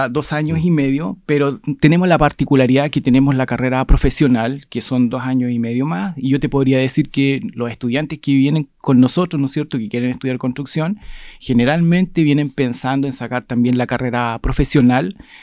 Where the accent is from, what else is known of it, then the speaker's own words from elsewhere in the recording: Osorno, Los Lagos, Chile; Yo soy oriundo de Osorno, soy de profesión ingeniero civil industrial